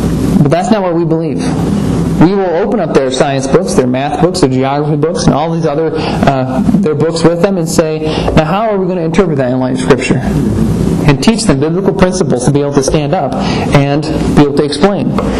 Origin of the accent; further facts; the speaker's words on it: Netherlands; However, since I grew up in the Netherlands, I took German for 6 years throughout my schooling through there.